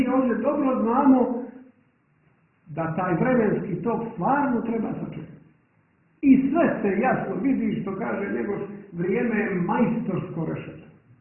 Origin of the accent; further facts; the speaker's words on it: Montenegro; A mi smo Crnogorci znali, ali trebalo je pušaka